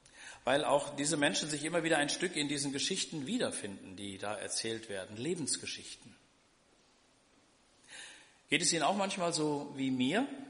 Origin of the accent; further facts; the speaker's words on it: Hesse, Germany; Und jetzt bin ich seit 2012 wieder in meiner Heimat, also in Mittelhessen, lebe mit meiner Frau im hessischen Weilburg